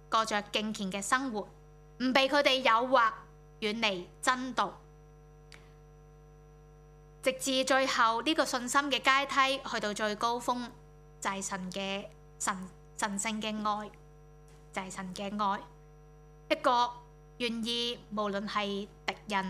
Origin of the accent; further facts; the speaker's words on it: China; 作为中国人，我们是很明白神中追远尽孝心的